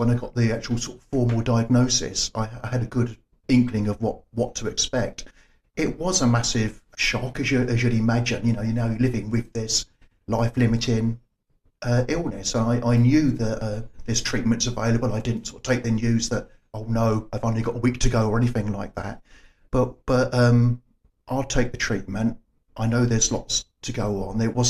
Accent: London, United Kingdom; now in Coventry, United Kingdom; I'm actually from London.

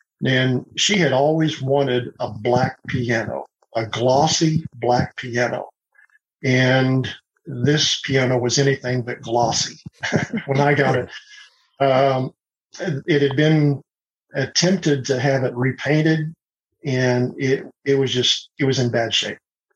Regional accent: Oklahoma, United States; Well, grew up in Oklahoma, born and raised in Oklahoma, and I've been a pilot since 1978, and I flew for the Oklahoma Highway Patrol.

